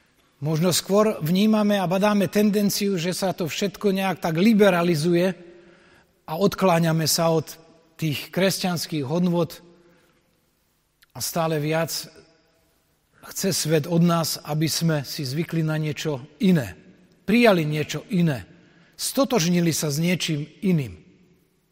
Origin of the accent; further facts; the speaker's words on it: Prešov, Prešov Region, Slovakia; My sme Prešovčania